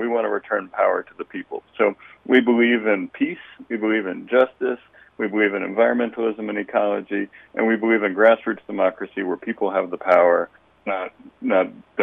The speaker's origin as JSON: {"language": "English", "region": "Maryland", "country": "United States", "tie": "born or raised there", "said": "I grew up in Maryland. I went to Towson. I went to St. Mary's"}